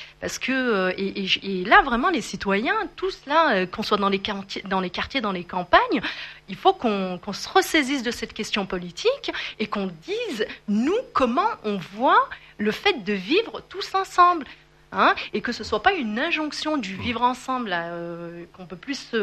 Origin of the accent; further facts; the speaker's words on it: France; Moi, je suis française, je veux critiquer la France, j'ai le droit de le faire. Je suis française avec toutes les nationalités que j'ai